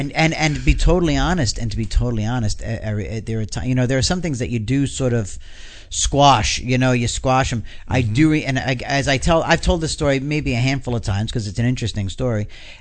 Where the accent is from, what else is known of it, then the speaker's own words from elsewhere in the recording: New York, United States; Plus the idea that I was from New York.